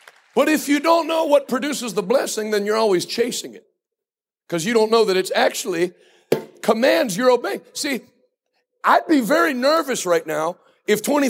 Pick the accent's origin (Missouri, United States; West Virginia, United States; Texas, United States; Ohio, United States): West Virginia, United States; because you can tell I'm not racist, because I'm from West Virginia. West Virginians aren't racist.